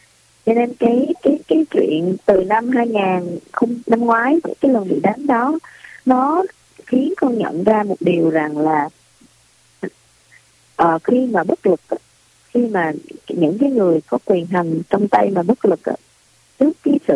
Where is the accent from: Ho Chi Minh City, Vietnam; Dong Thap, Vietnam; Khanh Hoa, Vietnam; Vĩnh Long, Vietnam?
Khanh Hoa, Vietnam; Nha Trang; con là một người sinh sau năm 1975, con sinh năm 1979 ở Nha Trang, và sinh ra và lớn lên ở Nha Trang ạ.